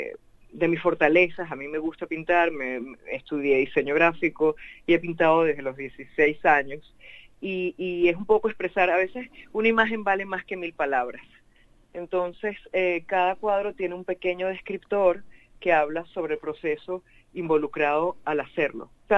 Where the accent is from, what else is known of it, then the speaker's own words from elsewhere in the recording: Norway; now in Australia; yo decidí hacer esta exhibición aquí en Australia, vengo de Noruega